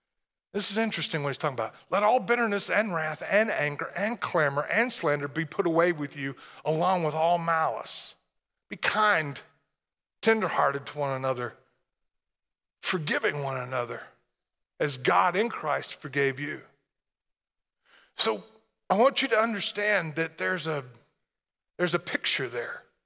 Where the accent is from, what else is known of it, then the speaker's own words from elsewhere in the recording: Tennessee, United States; I'm from Tennessee, so it makes more sense then.